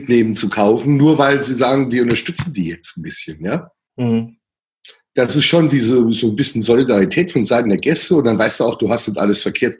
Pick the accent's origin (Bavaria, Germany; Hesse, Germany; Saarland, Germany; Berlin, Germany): Saarland, Germany; ich bin ja Saarländer, ja.